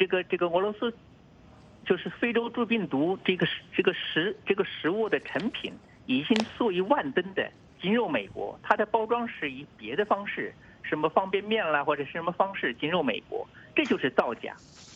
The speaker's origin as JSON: {"language": "Chinese", "country": "China"}